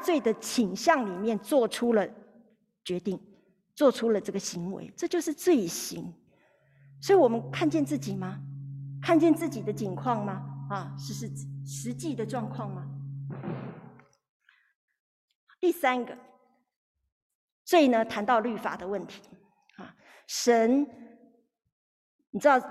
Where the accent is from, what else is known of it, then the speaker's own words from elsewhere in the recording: China; 我们是中国人